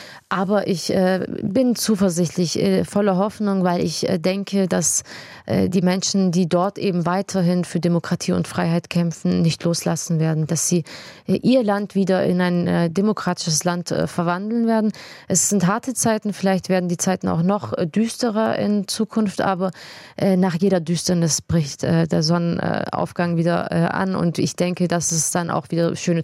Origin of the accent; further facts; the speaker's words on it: South Germany, Germany; Meine Heimat nicht, weil ich die deutsche Staatsbürgerschaft habe, sondern weil ich primär hier aufgewachsen bin. Ich bin hier geboren im Süden und ich würde auch gern in meiner Region arbeiten